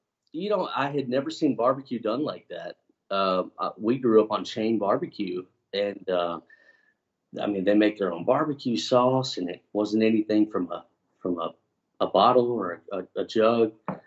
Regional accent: Katy, Texas, United States; No, I actually grew up in Katy, Texas, down south, outside of Houston.

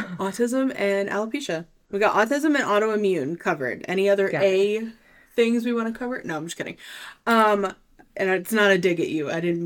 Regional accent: New England, United States; mean, I've never been there, even though I'm from New England area.

